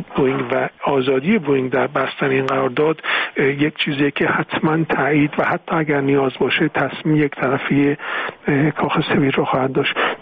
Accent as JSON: {"language": "Persian", "country": "Iran", "said": "این مسئله رو به عنوان یک ایرانی، نه نقش دیگه کلاه دیگه رو سر من نبود، من مطرح کردم"}